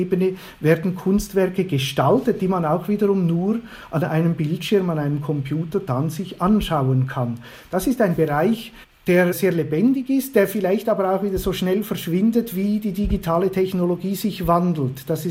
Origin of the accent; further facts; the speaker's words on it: Switzerland; Es ist ein Matterhorn und ich bin Schweizer. Das ist sozusagen die Erinnerung an meine ferne Heimat.